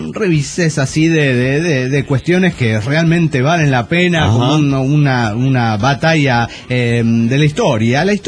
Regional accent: Puebla, Mexico; de Puebla, México.

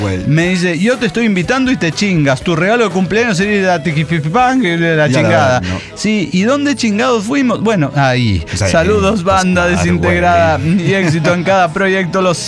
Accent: Querétaro, Mexico; de Querétaro y paren todo.

